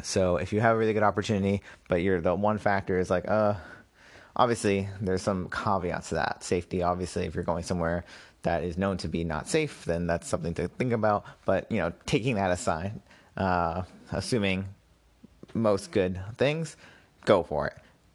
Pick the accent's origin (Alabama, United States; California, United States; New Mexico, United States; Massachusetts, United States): Massachusetts, United States; also born or lived in Brooklyn; Nope, I moved back to my home state of Massachusetts, back in Boston.